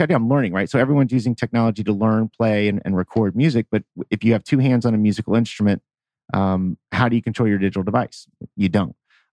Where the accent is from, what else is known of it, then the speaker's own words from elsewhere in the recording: Georgia, United States; So I applaud my home state, Georgia.